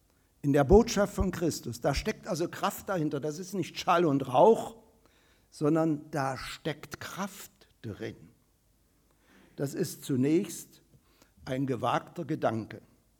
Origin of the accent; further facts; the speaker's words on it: Wittenberg, Saxony-Anhalt, Germany; Luther ist Theologieprofessor in meiner Heimatstadt Wittenberg.